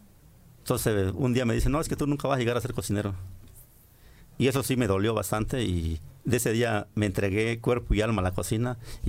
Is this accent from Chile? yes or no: no; Cacahuatepec, Oaxaca, Mexico; Bueno, yo soy de estado de Oaxaca.